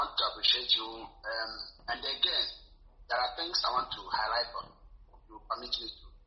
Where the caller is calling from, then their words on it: Istanbul, Turkey; I'm calling from Istanbul.